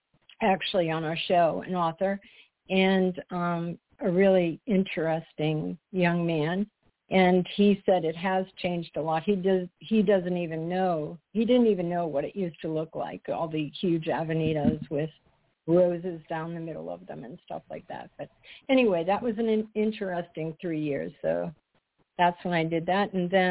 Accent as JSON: {"language": "English", "town": "Boston", "region": "Massachusetts", "country": "United States", "said": "oh, I'm from Boston."}